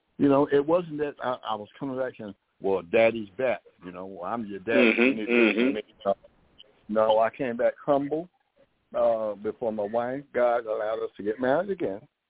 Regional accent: New Jersey, United States; Me, my mother and father, and sisters, we were raised in New Jersey.

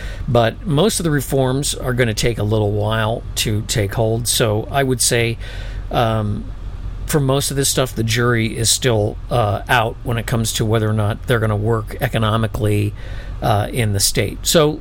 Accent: Illinois, United States; now in Minnesota, United States; I live in Minnesota and I spend a lot of time in Wisconsin. I was born in Illinois, grew up in Illinois, live in Minnesota for many, many years.

